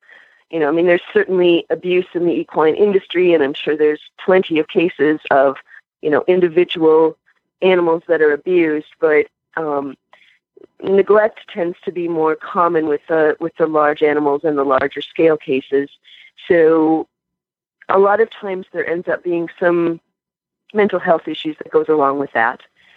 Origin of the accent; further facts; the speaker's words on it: Minnesota, United States; I know that in my home state of Minnesota, we've been doing a lot of work with hay banks and things like that.